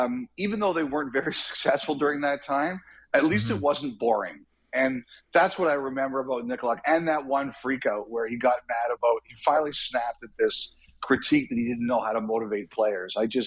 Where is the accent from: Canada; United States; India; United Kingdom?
Canada; Toronto, Ontario; since I grew up in Toronto, you know, that was the hockey I could watch.